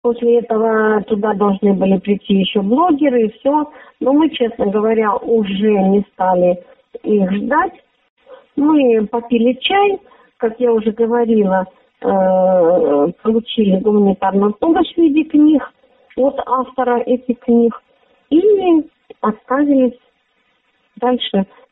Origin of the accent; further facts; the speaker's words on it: Donbas, Ukraine; «Здравствуйте, я с Донбасса»